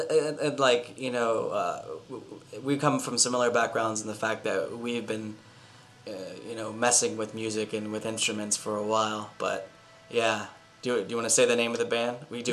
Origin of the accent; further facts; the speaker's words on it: Pittsburgh, Pennsylvania, United States; I can say from growing up around Pittsburgh that I didn't get into the local music scene like when I was in high school.